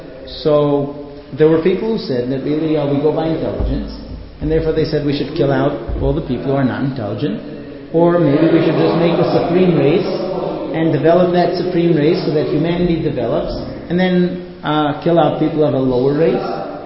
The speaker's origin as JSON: {"language": "English", "country": "United States", "tie": "born or raised there", "said": "I grew up in America. I'm not American, but I did grow up in the United States."}